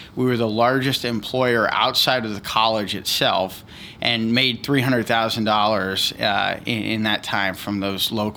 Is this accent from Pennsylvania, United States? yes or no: yes; Erie, Pennsylvania, United States; So I grew up in Erie, Pennsylvania.